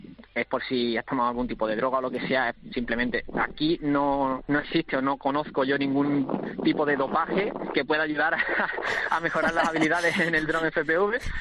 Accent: Jimena de la Frontera, Andalusia, Spain; me pillas justamente aquí en el estadio municipal de mi pueblo, de Jimena de la Frontera. Montando el circuito, sí, en Cádiz

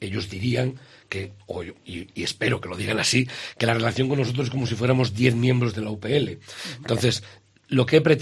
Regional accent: Castile and León, Spain; vengo de una comarca del Bierzo

